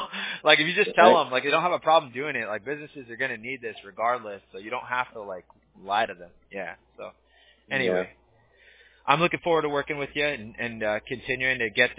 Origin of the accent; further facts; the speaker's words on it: California, United States; So I grew up in SoCal, and I went to college in NorCal, and then I came back down here for work.